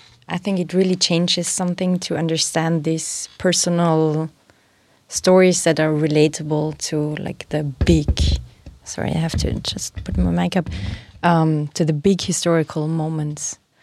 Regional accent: Austria; English is a second language; growing up in Austria, I was not aware of any of it.

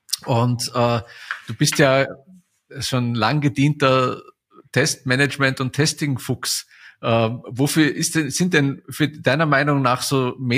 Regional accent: Vienna, Austria; nach Wien sozusagen, in meine Heimat.

